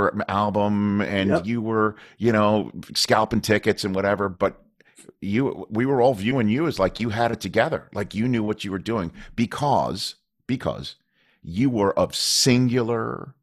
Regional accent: Staten Island, New York, United States; So they hire, and I'm from Staten Island. So they hired me.

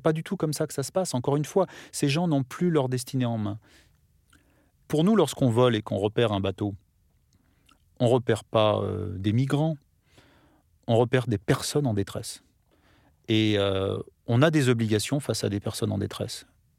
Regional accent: France; born there; aujourd'hui, je suis français, je suis né sur le territoire français

